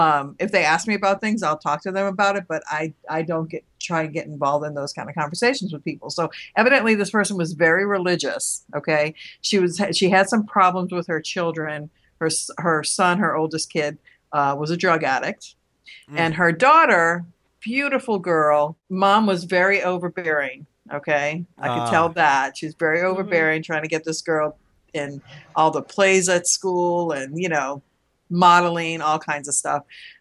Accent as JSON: {"language": "English", "town": "New Orleans", "region": "Louisiana", "country": "United States", "said": "I'm from New Orleans. Voodoo's kind of a deal there"}